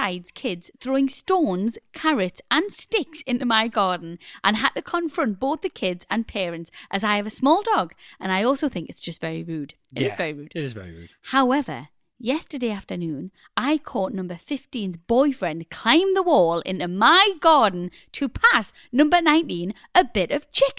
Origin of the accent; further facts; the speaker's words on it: Grimsby, Yorkshire and the Humber, United Kingdom; I'm originally from Grimsby, and I now live down south